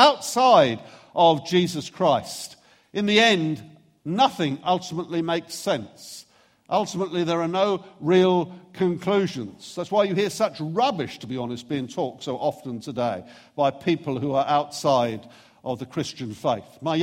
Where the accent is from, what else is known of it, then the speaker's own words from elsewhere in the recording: Brighton, South East England, United Kingdom; And I would tell them that I came from Brighton.